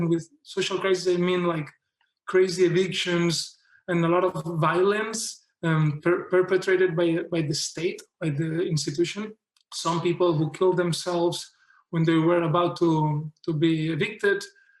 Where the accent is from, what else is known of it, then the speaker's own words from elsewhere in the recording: Barcelona, Catalonia, Spain; from Barcelona.